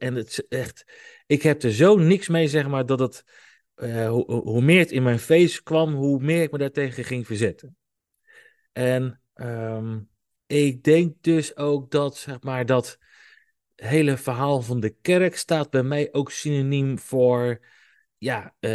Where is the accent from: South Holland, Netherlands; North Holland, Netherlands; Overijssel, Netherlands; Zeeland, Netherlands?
South Holland, Netherlands; ik ben opgegroeid in het Westland bij twee ouders die veel naar de kerk gingen.